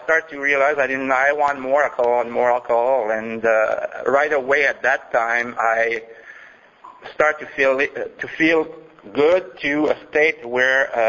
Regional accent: Montreal, Quebec, Canada; English is a second language; I was born in Montreal, and I was raised in the suburb most of my childhood.

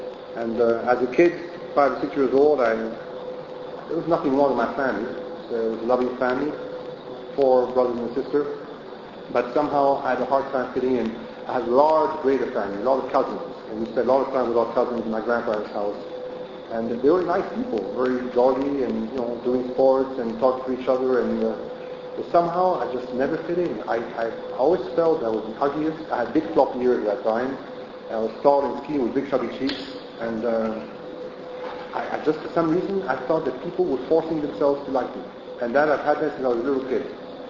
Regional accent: Belgium; English is a second language; we traveled from Belgium to Brittany, I'm from Belgium, in the car, and I was so hurt.

